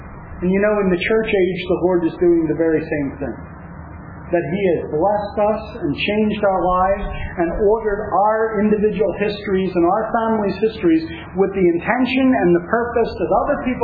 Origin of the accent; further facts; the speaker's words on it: United States; The United States might go down as an American, as a person who loves my country.